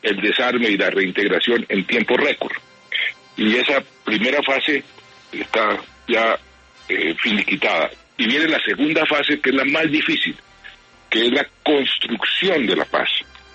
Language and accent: Spanish; Colombia; a mí me da mucha tristeza realmente como colombiano escuchar eso, sobre todo de mi presidente